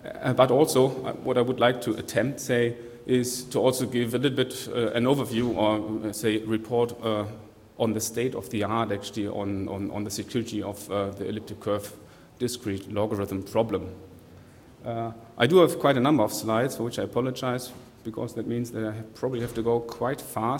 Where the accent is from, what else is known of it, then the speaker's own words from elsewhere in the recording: Berlin, Germany; English is a second language; I'm from Berlin, actually.